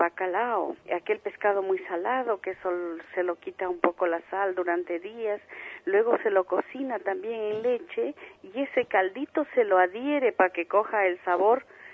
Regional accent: Ecuador; now in Canary Islands, Spain; si esto se escucha en mi país, ¿qué tengo que hacer sino mandar un abrazo muy grande? Para todos los ecuatorianos, para mi familia, un abrazo muy grande desde las Canarias.

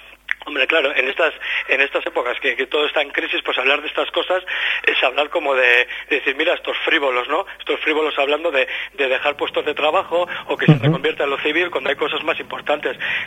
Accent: Basque Country, Spain; Nuestra aportación como antimilitaristas vascos debe de ir encaminada a denunciar las políticas militaristas

